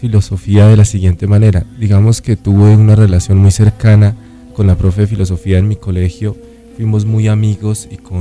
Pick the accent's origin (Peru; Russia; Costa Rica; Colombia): Colombia; Tabio, Cundinamarca; yo soy de Tabio y estudio acá en Bogotá.